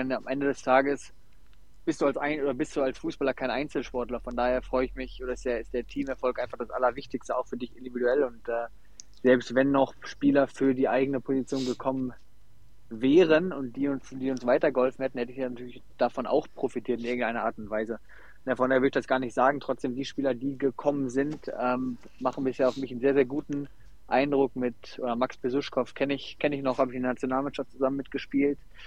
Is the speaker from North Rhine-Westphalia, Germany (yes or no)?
yes; Essen, North Rhine-Westphalia, Germany; Ich komme aus Essen und habe dann eigentlich bei meinem Heimatverein um die Ecke angefangen